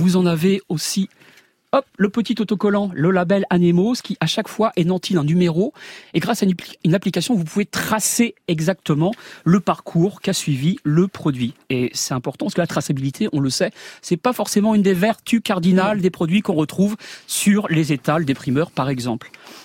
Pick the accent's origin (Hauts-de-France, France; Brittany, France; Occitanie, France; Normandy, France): Normandy, France; comme je suis normand